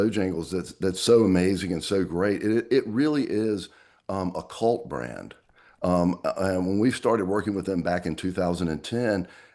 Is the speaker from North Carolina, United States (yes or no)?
yes; Creedmoor, North Carolina, United States; When I was a kid growing up in Creedmoor, North Carolina, north of Raleigh, Mountain Dew was my favorite brand.